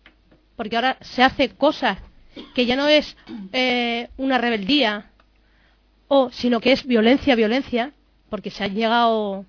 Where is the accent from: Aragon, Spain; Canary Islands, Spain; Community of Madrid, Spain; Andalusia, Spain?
Community of Madrid, Spain; Madrid; Somos de la Ventilla.